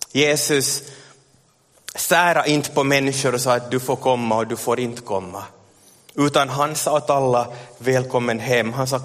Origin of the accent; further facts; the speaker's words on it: Ekenäs, Uusimaa, Finland; flyttade den här mannen med sin familj till Ekenäs. Där jag är uppvuxen.